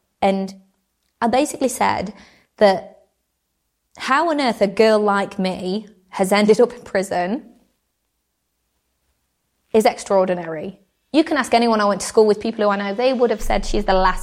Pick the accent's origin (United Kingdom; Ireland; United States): United Kingdom; England; Not because I hate my own country, absolutely not. This is home. England is home. I love this country. I'm half English.